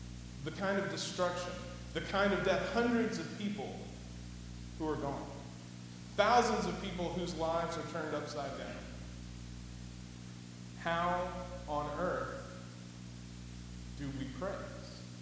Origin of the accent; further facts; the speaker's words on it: Georgia, United States; I grew up in Georgia, went to college in Alabama, and went to seminary back in Georgia.